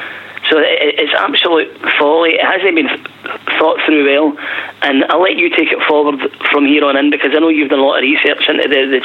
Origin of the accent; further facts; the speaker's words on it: Govan, Scotland, United Kingdom; I'm born and bred in Govan, and I stayed in Crossland Road where Rangers fans parked their car